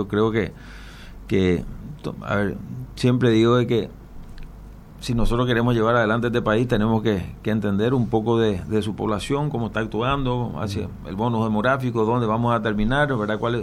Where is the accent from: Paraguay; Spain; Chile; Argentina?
Paraguay; como paraguayos